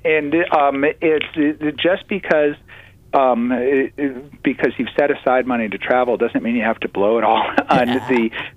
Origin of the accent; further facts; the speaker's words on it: Toledo, Ohio, United States; and I grew up in Toledo, Ohio, I'm familiar with that region.